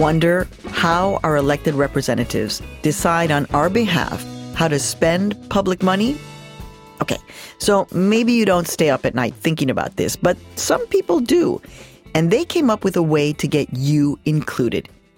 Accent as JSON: {"language": "English", "town": "Chicago", "region": "Illinois", "country": "United States", "tie": "born or raised there", "said": "In the U.S., it's been used in my hometown of Chicago, in San Francisco and Vallejo, California, and right here in New York City."}